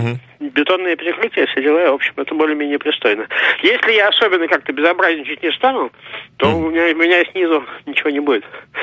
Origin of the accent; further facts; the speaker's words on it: Saint Petersburg, Russia; я из Петербурга.